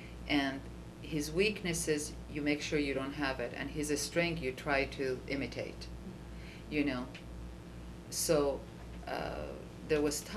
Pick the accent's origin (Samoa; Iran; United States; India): Iran; I'm from Iran, he is from it, and it's exactly 12 hours of difference.